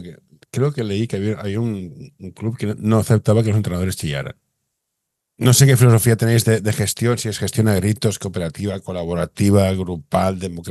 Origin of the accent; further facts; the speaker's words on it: Barcelona, Catalonia, Spain; yo soy del Carmelo, ¿eh? Aquí la renta es la que es.